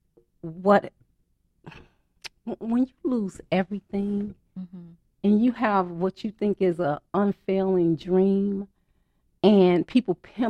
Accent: United States; because I'm because I'm African American as well as a woman and minority

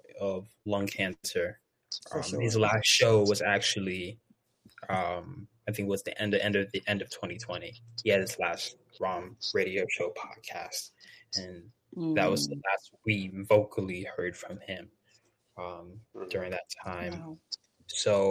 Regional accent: Miami, Florida, United States; So I grew up in Miami. I just know that's a whole nother beast.

